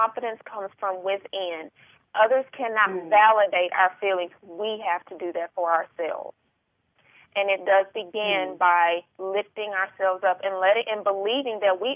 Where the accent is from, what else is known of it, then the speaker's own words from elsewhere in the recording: Longview, Texas, United States; Yes, that is. It's actually my hometown, and it's a way for me to bring back something to the community that gave so much to me.